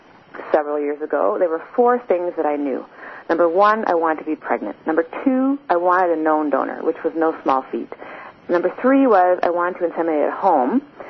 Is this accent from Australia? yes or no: no; Canada; Yes, I am Canadian.